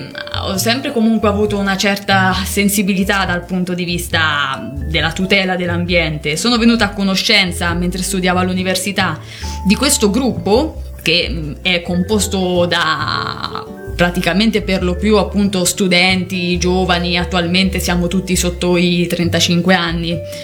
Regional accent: Gualdo Tadino, Umbria, Italy; ci ho tenuto molto a avere un'iniziativa qui nel mio paese, a Gualdo Tadino

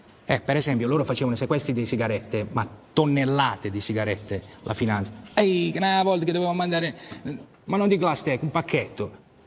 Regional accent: Apulia, Italy; now in Lombardy, Italy; Io sono 30 anni che siamo in Lombardia ormai. Ormai sono lombardo, sono.

